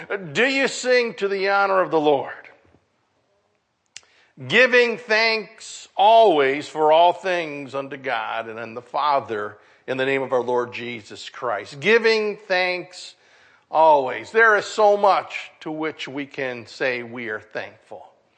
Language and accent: English; Michigan, United States; born there; Now, believe it or not, I'm glad I was born in the state of Michigan, because I can show people where I live.